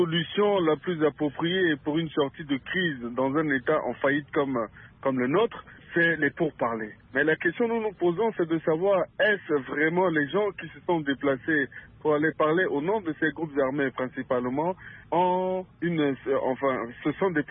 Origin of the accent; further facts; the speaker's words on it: Central African Republic; que la paix puisse revenir chez nous en République centrafricaine.